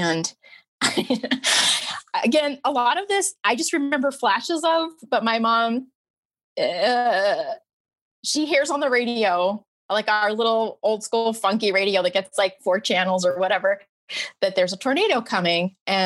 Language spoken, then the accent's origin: English; Monterey, California, United States; It was wooden, the one where I grew up in Monterey.